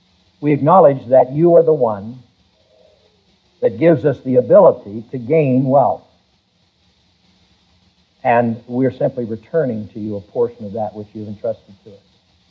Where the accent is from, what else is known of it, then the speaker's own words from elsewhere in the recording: Pittsburgh, Pennsylvania, United States; moved away; I grew up, I was born in Pittsburgh, as most of you know, and I grew up a Steeler fan, and the Steelers never won anything until I left Pittsburgh.